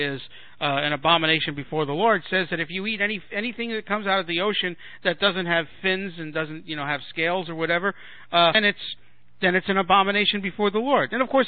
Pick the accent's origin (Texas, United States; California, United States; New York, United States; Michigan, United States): New York, United States; New York City; I mean, I grew up in New York City where everybody was Catholic that we knew, okay?